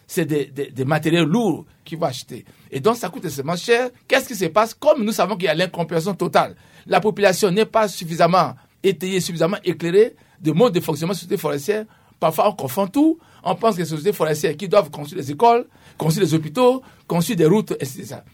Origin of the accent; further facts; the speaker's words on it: Central African Republic; Moi, je suis centrafricain d'abord, pour aider notre pays.